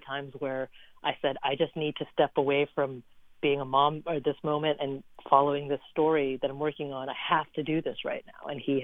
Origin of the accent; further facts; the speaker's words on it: Oregon, United States; because growing up in Oregon, I will always be profoundly connected to the Pacific Northwest of this country.